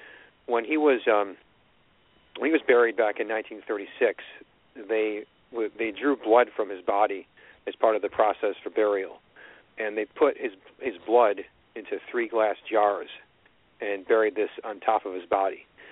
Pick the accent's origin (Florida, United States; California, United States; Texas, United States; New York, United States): New York, United States; Hamburg; He actually lived and grew up in my hometown, Hamburg, New York. Hamburg is just outside of Buffalo.